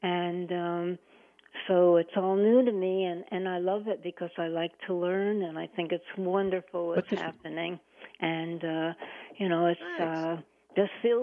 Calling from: Boynton Beach, Florida, United States; Boynton Beach.

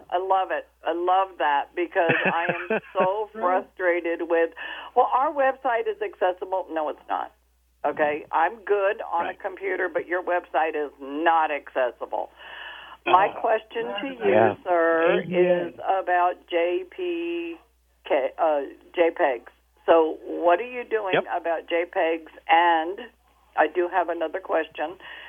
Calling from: Orlando, Florida, United States

